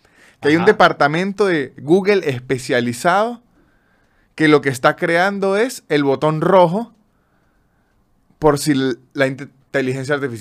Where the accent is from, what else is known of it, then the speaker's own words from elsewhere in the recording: San Cristóbal, Táchira, Venezuela; Y además yo siento que como yo soy de San Cristóbal al mismo tiempo, que en San Cristóbal las ferias son en enero.